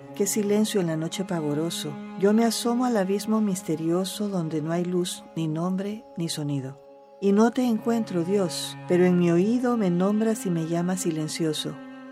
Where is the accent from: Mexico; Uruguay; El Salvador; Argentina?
El Salvador; ya se estrenó en El Salvador, ya se dio a conocer, ganó un premio también allá en mi país.